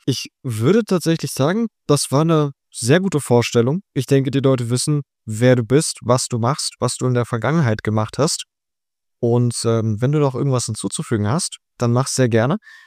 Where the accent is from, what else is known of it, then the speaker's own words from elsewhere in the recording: Berlin, Germany; geboren bin ich 2006 in Berlin. Ich bin aufgewachsen, auch in Berlin und hatte eine sehr, sehr gute Kindheit.